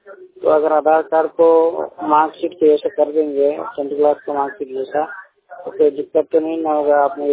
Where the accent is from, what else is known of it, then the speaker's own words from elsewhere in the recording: Jamui, Bihar, India; और मैं बिहार जमुई से हूँ।